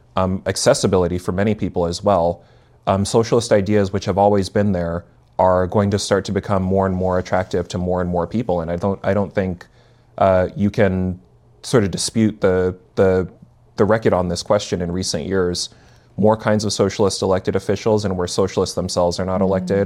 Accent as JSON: {"language": "English", "town": "New York City", "region": "New York", "country": "United States", "tie": "born there", "said": "I was born in New York City."}